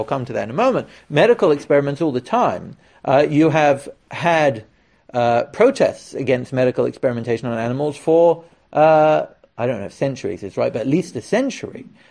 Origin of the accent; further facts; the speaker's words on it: England, United Kingdom; I'm English.